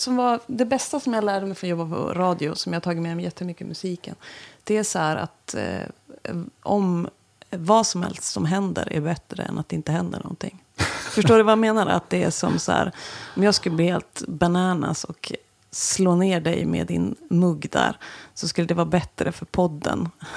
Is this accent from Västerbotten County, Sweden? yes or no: no; Frösund, Jämtland County, Sweden; Nej, jag är från Frösund. Det ligger liksom precis vid Östersund.